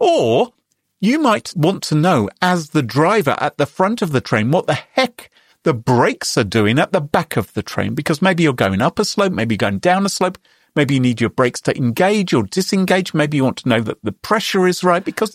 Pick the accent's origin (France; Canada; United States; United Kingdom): United Kingdom; it's hard for me as a Brit to imagine that.